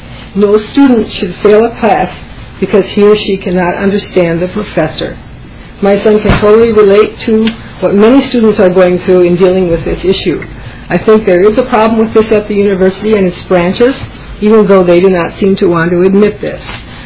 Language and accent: English; Minnesota, United States; I'm from Badness Heights, Minnesota, and I'm also here to speak on behalf of a family member.